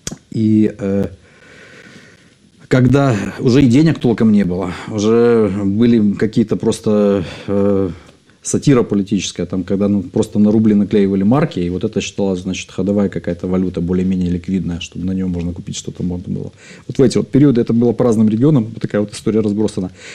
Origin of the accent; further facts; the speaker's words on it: Tiraspol, Transnistria, Moldova; Потому что я родом сам из Тирасполя, это Приднестровье, это рядом с Одессой практически, 100 километров буквально